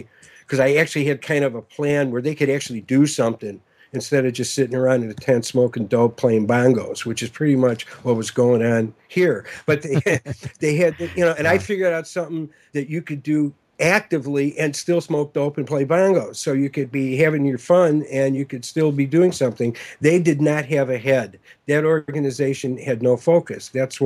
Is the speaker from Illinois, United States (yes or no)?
yes; Chicago, Illinois, United States; Well, you know, I'm from Chicago originally. The vote early, vote often city.